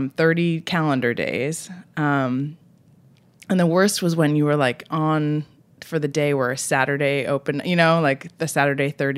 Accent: Vermont, United States; moved away as an adult; also born or lived in Boston, Massachusetts; now in California, United States; I grew up in Vermont and I lived in Boston for about 5 years after college and then moved to California about 15 years ago. So it's funny, I still think of myself very much as a New Englander.

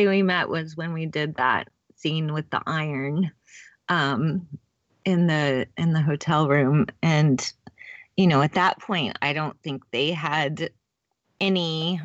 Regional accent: Dallas, Texas, United States; I mean, we're both from Dallas and we both had gone to SMU

